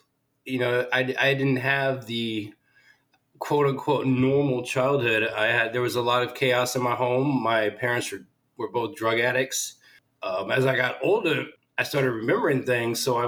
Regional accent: Boston, Massachusetts, United States; I grew up in Boston, Massachusetts, predominantly Italian neighborhood.

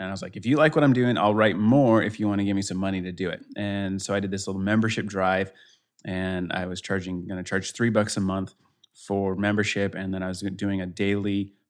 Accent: Denver, Colorado, United States; now in Kansas City, United States; So I'm in Kansas City originally. I'm from Denver, so I'm kind of a Colorado guy at heart.

